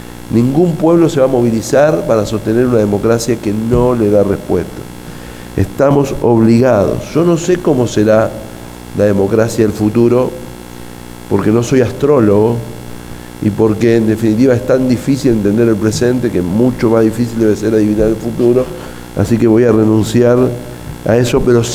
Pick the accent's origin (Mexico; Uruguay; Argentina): Argentina; Wilde, Buenos Aires Province; born there; Y yo, cuando nací en Wilde era una ciudad industrial hace 40 años